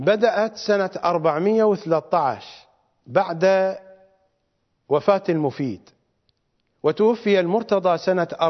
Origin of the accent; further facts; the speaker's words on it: Iraq; بالضبط مثل ما عندنا في العراق مختار المحلة أيام صدام